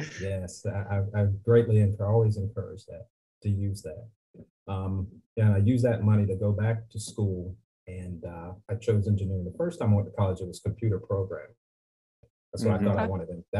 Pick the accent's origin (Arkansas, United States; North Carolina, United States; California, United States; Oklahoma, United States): North Carolina, United States; also born or lived in Philadelphia; So I was born in Philadelphia, raised in North Carolina, and went to college for a little while.